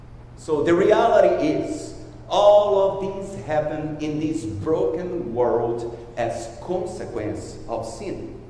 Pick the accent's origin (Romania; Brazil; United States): Brazil; Paraíba; moved away; So this is the state of Paraíba. And then I moved to Minas Gerais. And as I adjusted my accent, it worked for a while.